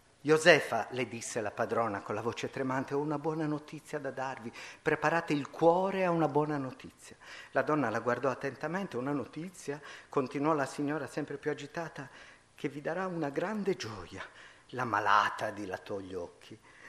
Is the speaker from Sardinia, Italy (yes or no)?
yes; Sardinia, Italy; io sono cresciuto in Barbagia, nel letto di Procuste e l'Anonima Sequestri